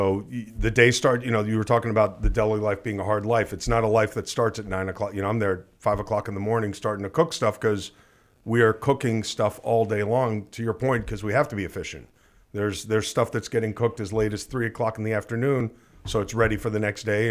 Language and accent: English; Surfside, Florida, United States; also born or lived in Miami Beach; I grew up in a town called Surfside